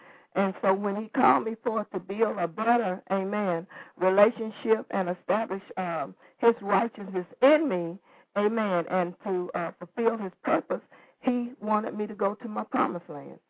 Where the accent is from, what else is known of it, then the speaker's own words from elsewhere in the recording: Texas, United States; I had lived in this, I'm from Texas, and I had lived in Texas. My mom left me a home.